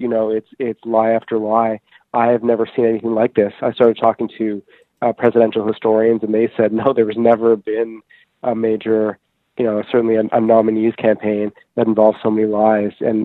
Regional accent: Canada; You know, I'm a Canadian.

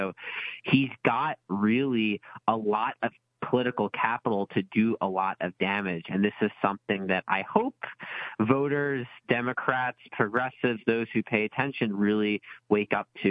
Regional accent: New York, United States; my personal fear as a New Yorker is Cuomo is going to use this crisis to drive a severe austerity budget down the throats of New Yorkers.

